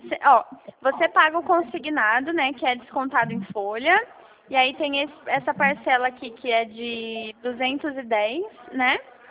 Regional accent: Bauru, São Paulo, Brazil; na verdade eu sou de Bauru

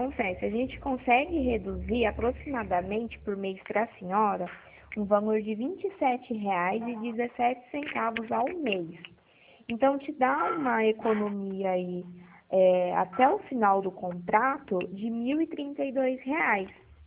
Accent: Pirassununga, São Paulo, Brazil; eu também sou da cidade de Pirassununga.

